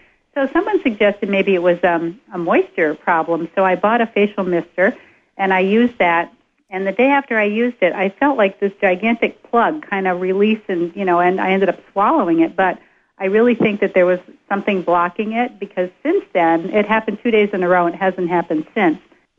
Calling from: Plattsburgh, New York, United States; Dawn, yes, I am calling from Plattsburgh.

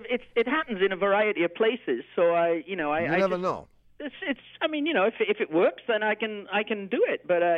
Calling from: Peru, New York, United States; I'm calling from Peru.

